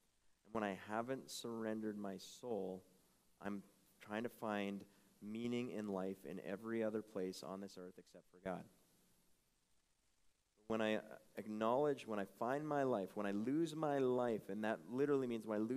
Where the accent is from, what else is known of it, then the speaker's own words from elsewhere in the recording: United States; Even at the very least, I'm an American.